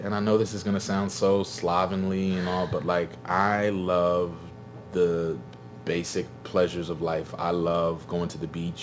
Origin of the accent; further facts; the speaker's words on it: Philadelphia, Pennsylvania, United States; just the fact that, you know, I'm from West Philly, man.